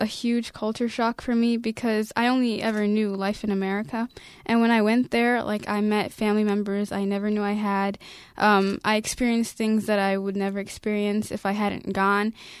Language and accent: English; Minnesota, United States; Yeah, I'm really used to the snow since I grew up in Minnesota.